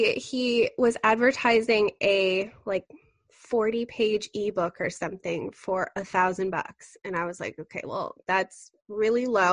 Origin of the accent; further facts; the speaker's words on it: Canada; which as a Canadian, $750 US is still decent.